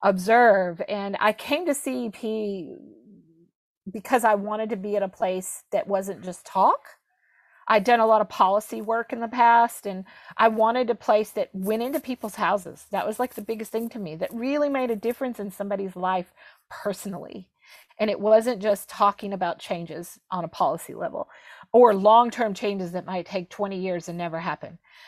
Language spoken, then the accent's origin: English; United States; now in abroad; Like, who was I as this American abroad talking about democracy when our own country was kind of falling apart?